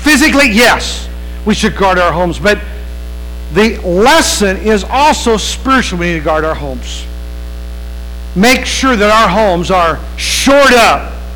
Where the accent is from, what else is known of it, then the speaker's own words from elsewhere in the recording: West Virginia, United States; When I grew up, where I grew up in West Virginia, you could go to almost any home.